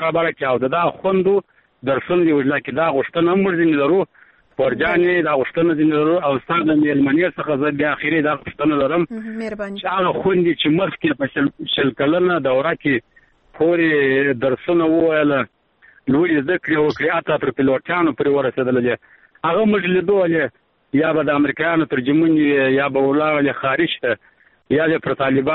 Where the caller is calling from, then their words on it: Arghandab, Kandahar, Afghanistan; لکندار ولایت ارغنداول سوالیسه د ټلیفون په کرښه خورې